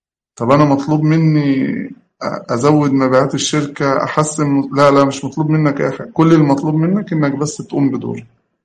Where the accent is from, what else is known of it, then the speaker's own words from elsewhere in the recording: Egypt; احنا كمصريين